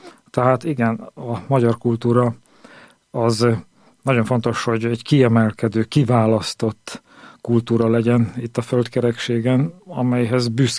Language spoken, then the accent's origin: Hungarian; Hungary; És a magyar kultúrájáért mi magyarok vagyunk a felelősek.